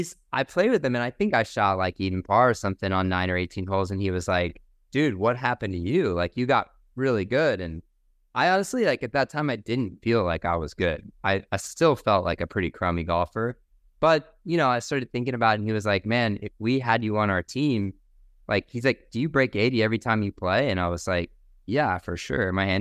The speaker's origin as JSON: {"language": "English", "town": "Washington", "region": "Missouri", "country": "United States", "tie": "born or raised there", "moved": "yes", "lives_now": "California, United States", "said": "But I grew up in the Midwest. I grew up in a small town in Missouri, like 10,000 people. Actually, our town, Washington, Missouri, was featured on 60 Minutes as Small Town America."}